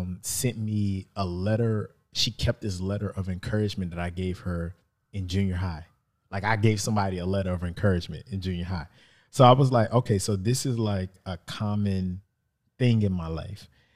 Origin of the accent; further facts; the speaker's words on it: Lancaster, Texas, United States; I'm originally from Lancaster, Texas. I'm the oldest of three children. I'm a country boy.